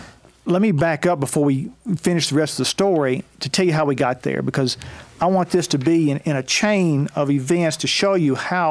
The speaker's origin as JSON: {"language": "English", "town": "Portland", "region": "Tennessee", "country": "United States", "tie": "born or raised there", "said": "my best friend that I grew up with back in Portland, Tennessee, David Jones, and I signed up."}